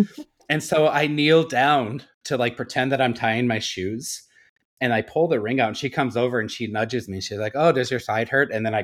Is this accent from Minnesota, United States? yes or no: yes; Minnesota, United States; You know, growing up in Minnesota, we had like fire drills.